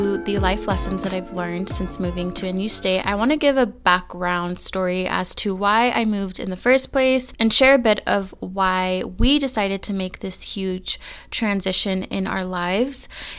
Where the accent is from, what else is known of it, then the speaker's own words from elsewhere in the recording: California, United States; in my heart, I'm a California girl through and through. But personally, I always hated living in my hometown specifically. I grew up in a relatively small and very conservative town in California.